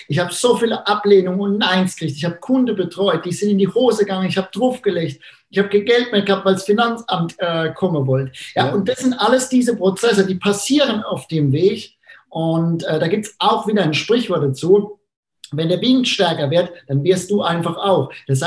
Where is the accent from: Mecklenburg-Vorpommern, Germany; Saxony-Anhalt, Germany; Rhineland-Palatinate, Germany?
Rhineland-Palatinate, Germany; accent: Palatine; auch wenn mein Dialekt vielleicht ein bisschen anstrengend ist, wenn er schwierig ist, dann ich werde mich bemühen, in perfektem Pfälzisch zu kommunizieren und ich werde Hochdeutsch außen vor lassen.